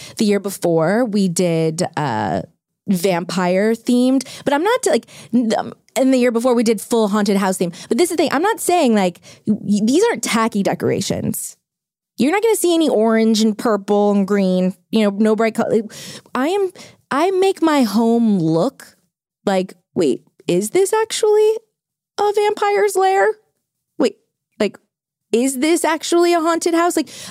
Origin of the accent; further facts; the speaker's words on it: New Orleans, Louisiana, United States; My friend Alex, who I grew up with in New Orleans, but she now lives in LA.